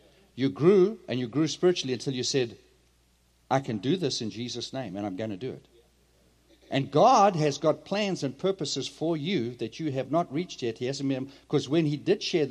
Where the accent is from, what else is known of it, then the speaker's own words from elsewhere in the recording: South Africa; I come from South Africa.